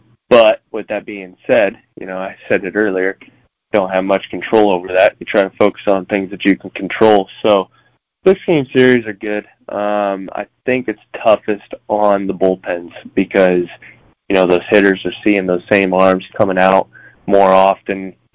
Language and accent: English; Mount Vernon, Iowa, United States; Yeah, I grew up in Mount Vernon, right outside of Cedar Rapids